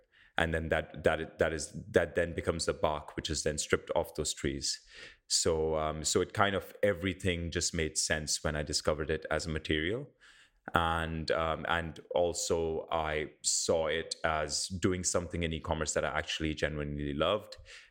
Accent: India; I grew up in India

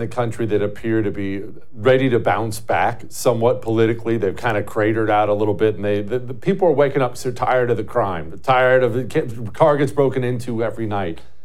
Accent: Minnesota, United States; I grew up pike fishing in Minnesota.

